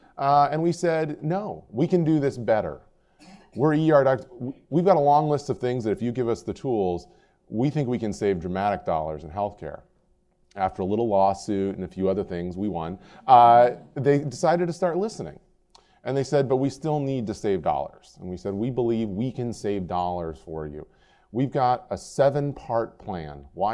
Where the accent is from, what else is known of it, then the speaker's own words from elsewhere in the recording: Washington, United States; from Washington State.